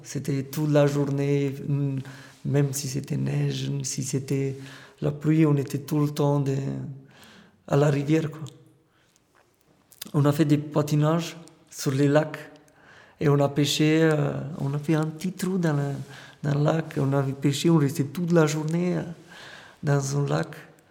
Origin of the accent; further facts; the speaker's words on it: Panade, Alba County, Romania; French is a second language; Je viens de Roumanie, dans un petit village qui s'appelle Panade. C'est à côté d'une ville qui s'appelle Blaj.